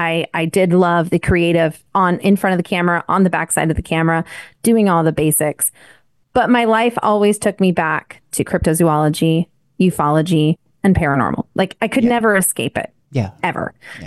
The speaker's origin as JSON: {"language": "English", "region": "Rocky Mountains", "country": "United States", "tie": "born or raised there", "said": "And growing up in the Rockies, when I was 8 years old, my mother and I actually had an experience when we were out feeding the llamas."}